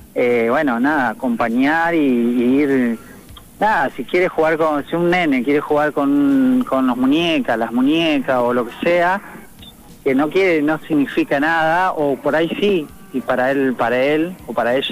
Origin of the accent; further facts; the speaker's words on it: Caleufú, La Pampa, Argentina; born there; Sí, aparte yo nací en Calofú, la Pampa.